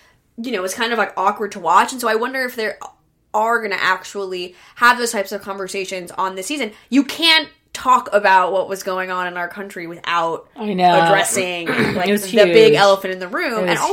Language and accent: English; New York, United States; And, like, I'm from New York.